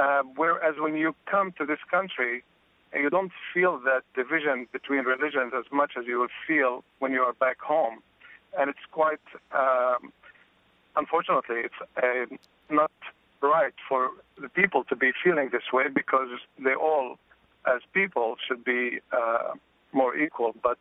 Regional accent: Palestine; now in United States; I'm actually originally from Palestine, but I'm raised Greek Orthodox.

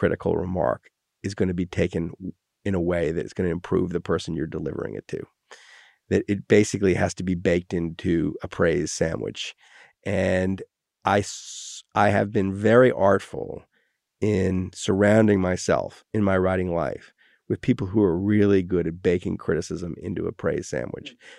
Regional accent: Wales, United Kingdom; But my real response is, I'm Welsh. So I can say it.

